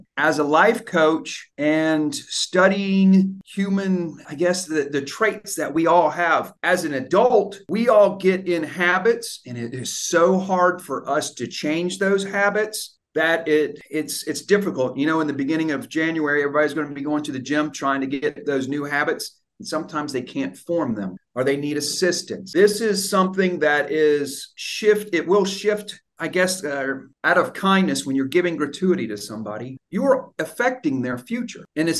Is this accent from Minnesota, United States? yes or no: no; Orlando, Florida, United States; I am from the Central Florida, Orlando, Florida, exactly. I went to the University of Florida, studied real estate and urban analysis, heavy finance, heavy eco.